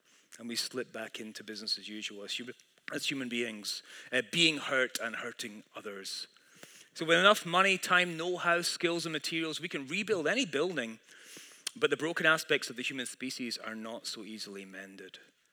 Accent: Scotland, United Kingdom; moved away as an adult; I grew up in Scotland all my life till I was 29 years old. I met my wife and moved to Washington State for 20 years.

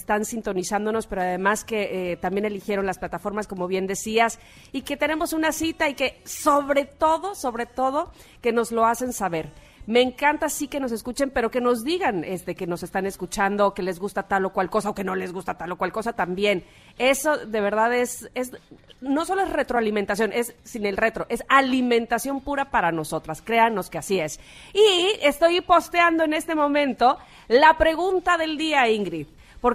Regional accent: Veracruz, Mexico; No sé si porque soy jarocha o qué

